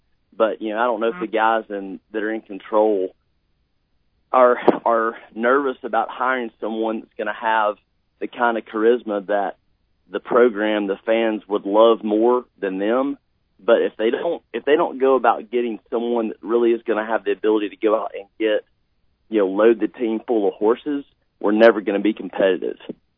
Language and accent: English; Knoxville, Tennessee, United States; I was born in Knoxville.